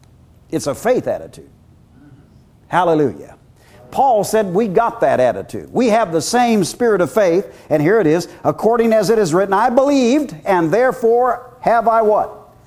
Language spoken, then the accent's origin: English; Iowa, United States; I'm just from Iowa, and my wife's from Minnesota